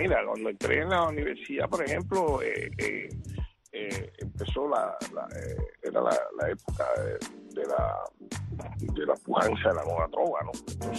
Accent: Cuba; moved away; yo me fui de Cuba.

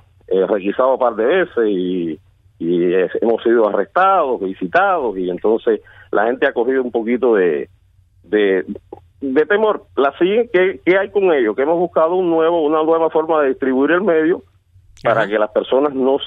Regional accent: Cuba

